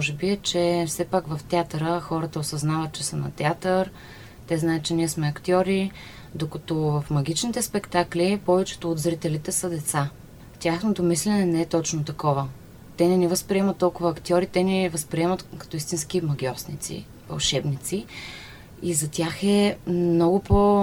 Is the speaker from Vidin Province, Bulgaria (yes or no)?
no; Burgas, Burgas Province, Bulgaria; born there; now in Sofia, Bulgaria; Ами, аз съм родена в Бургас. По принцип, но вече така доста голяма част от живота ми съм в София, така че се чувствам повече от тук.